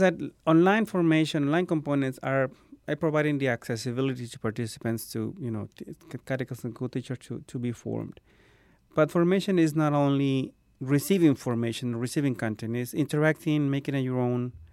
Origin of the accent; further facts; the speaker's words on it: Peru; I'm from Peru, and my formation is with the Salesians in a religious order, in a youth group.